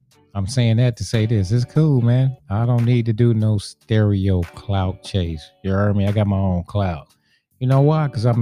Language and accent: English; North Carolina, United States; also born or lived in Prince George's County, Maryland; Yeah, that's right. I am originally from North Carolina.